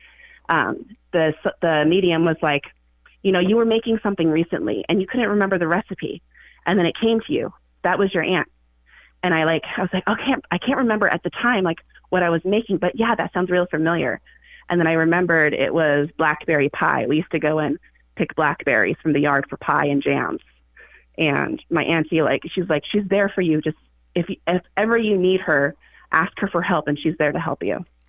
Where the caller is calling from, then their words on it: Seattle, Washington, United States; I'm in Seattle.